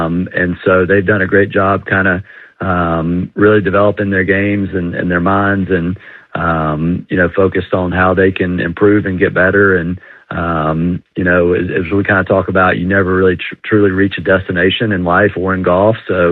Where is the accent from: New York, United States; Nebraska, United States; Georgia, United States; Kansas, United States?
Georgia, United States; Yeah, so Skip, as a Georgia native, it certainly holds a special place in my heart, you know, being from born and raised in Georgia.